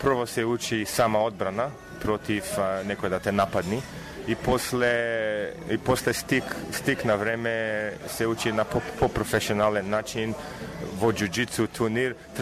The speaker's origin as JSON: {"language": "Macedonian", "town": "Sydney", "region": "New South Wales", "country": "Australia", "tie": "born or raised there", "said": "Татко и мајка ми од Прилеп се, дошле 70-та година во Австралија, јас сум роден 74-та во Сидни, во Когра. И веќе таму сум пораснат, таму јазик учевме и на македонски"}